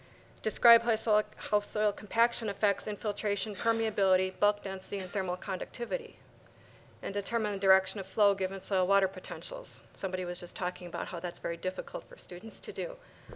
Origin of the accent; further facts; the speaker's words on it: Wisconsin, United States; I'm from Wisconsin.